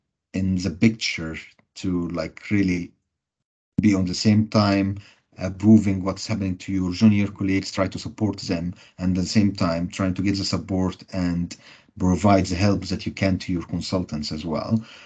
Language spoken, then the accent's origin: English; Egypt; moved away as an adult; now in United Kingdom; I'm a qualified surgeon in my home country, Egypt. I finished my training there in 2018, and then I chose to come to UK to start again.